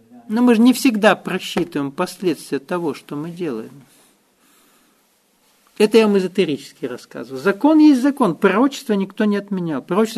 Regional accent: Russia; Я подчеркиваю, я говорю не как россиянин, а с точки зрения всей планеты.

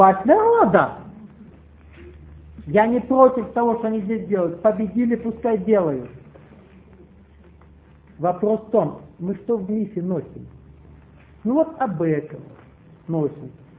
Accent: Russia; Не потому, что я там россиянин.

